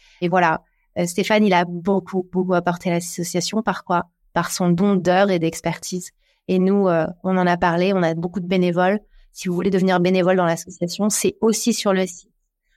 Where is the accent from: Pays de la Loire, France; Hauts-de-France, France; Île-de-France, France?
Hauts-de-France, France; Mais moi, je viens du Nord. Calais, ça existe depuis des années.